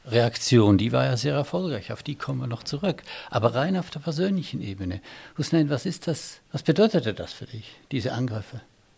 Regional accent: Switzerland; ich habe die deutsche Staatsbürgerschaft angenommen, als Schweizer

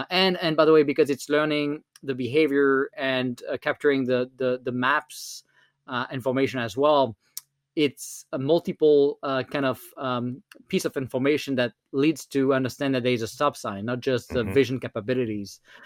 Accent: France; accent: French; English is a second language; I mean, I can tell you with my French accent, when I talk to Siri and Alexa, now they can understand me.

